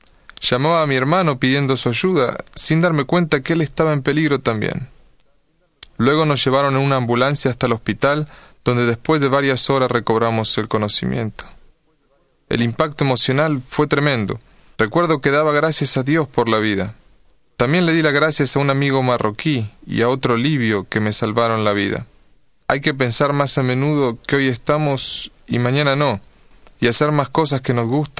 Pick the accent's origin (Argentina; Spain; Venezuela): Argentina; soy de Anfunes, Argentina.